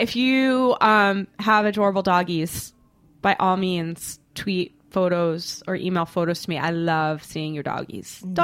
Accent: Boston, Massachusetts, United States; Which should make everyone so happy since I'm from Boston and I'm saying that.

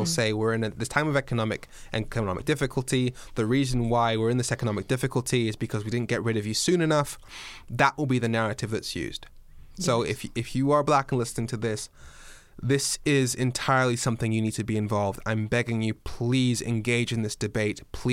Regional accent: Dundee, Scotland, United Kingdom; also born or lived in Darlington / Swansea; I was born in Darlington in the northeast of England. I started school in Dundee in Scotland. I've lived in Swansea in Wales. I'm more British than most British people.

